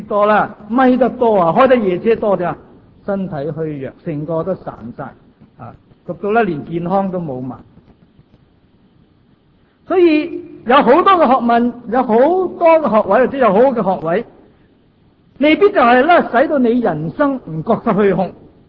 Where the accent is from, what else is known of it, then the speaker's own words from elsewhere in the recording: China; 我哋中国人都有句话，智者千德必有一失。